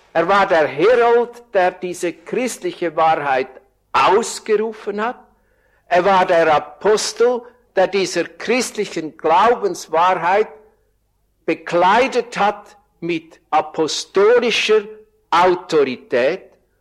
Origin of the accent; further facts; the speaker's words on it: Andelfingen, Zurich, Switzerland; Das ist eine Ortschaft in der Schweiz, wo ich herkomme.